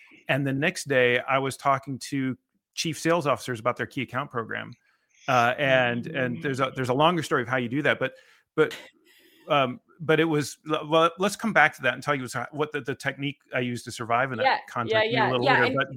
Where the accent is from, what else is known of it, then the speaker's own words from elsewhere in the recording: Nebraska, United States; I mean, I am from Nebraska, which is over here, right? So we're pretty humble, nice people, I'd like to think.